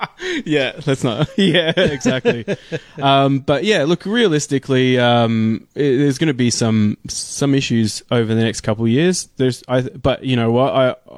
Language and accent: English; Canada; for people that don't know, I'm Canadian.